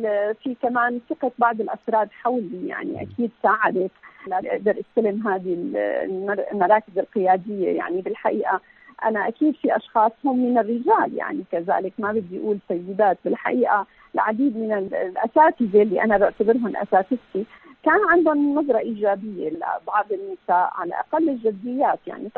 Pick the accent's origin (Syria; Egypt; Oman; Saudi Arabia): Syria; now in France; وبالتالي كان ممكن يكون ساهل أنت ببناء هالقطاع بسوريا